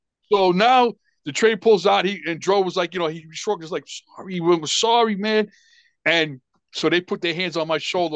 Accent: Brooklyn, New York, United States; He goes, yeah, and he knew because he knows I'm from Borough Park. He says, that's your old neighborhood.

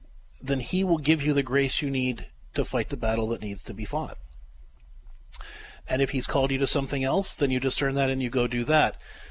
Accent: Pittsburgh, Pennsylvania, United States; I grew up in Pittsburgh.

